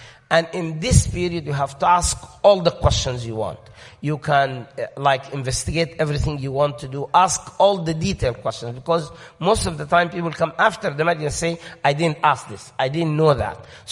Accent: Sudan; I come from the Sudan. I don't think my children are Sudanese.

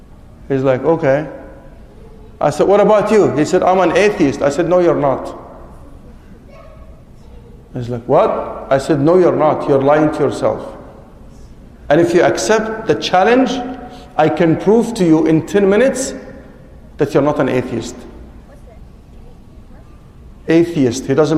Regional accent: Egypt; moved away as an adult; also born or lived in Kuwait; where are you from? I said, an Egyptian in Kuwait. I was teaching at the university in Kuwait at that time.

